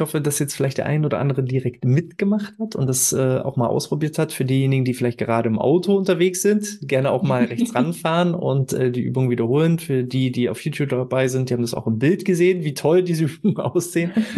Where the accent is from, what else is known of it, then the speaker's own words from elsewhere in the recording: Saxony-Anhalt, Germany; Ursprünglich komme ich aus Sachsen-Anhalt und da falle ich auch manchmal noch in den Dialekt hinein